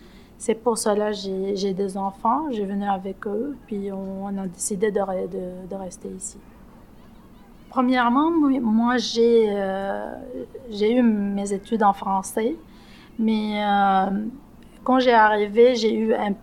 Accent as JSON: {"language": "French", "country": "Lebanon", "moved": "as an adult", "lives_now": "Anjou, Canada", "said": "Je suis libanaise. J'ai arrivé au Québec en juillet 2019."}